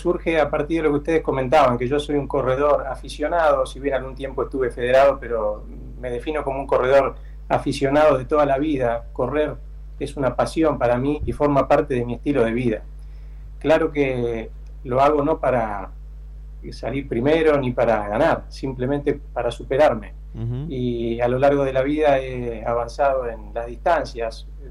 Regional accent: Montevideo, Uruguay; now in Argentina; yo mi corazón lo tengo en Uruguay, yo soy de Montevideo, y eso no se pierde nunca, por más que esté viviendo en Argentina.

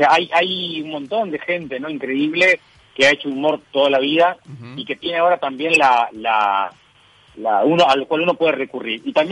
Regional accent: Uruguay; estamos viviendo algo que es insólito como humanidad o como uruguayo

